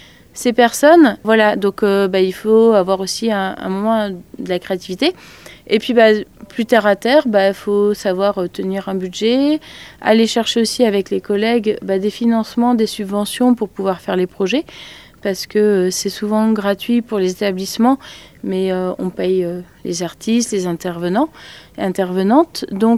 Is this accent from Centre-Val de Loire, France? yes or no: yes; Bourges, Centre-Val de Loire, France; moi, je viens de Bourges, donc une ville au centre de la France où il y a un festival. Et depuis que j'étais petite, j'allais voir des spectacles.